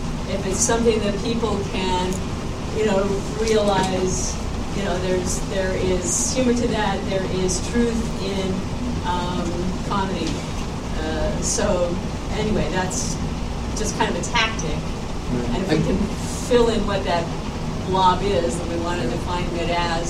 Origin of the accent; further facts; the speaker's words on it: California, United States; I'm from California, and when we had our governor election